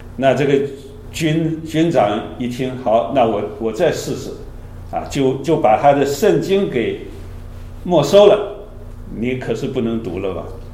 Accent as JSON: {"language": "Chinese", "country": "China", "said": "这个都是我们中国人来到这个新环境我们要学的"}